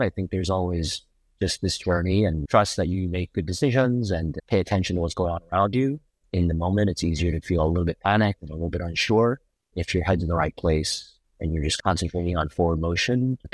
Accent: Manhattan, New York, United States; But for me, I was born in New York, raised in Manhattan.

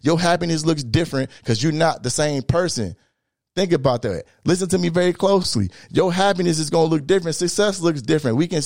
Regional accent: Illinois, United States; Now, of course, I'm from Illinois.

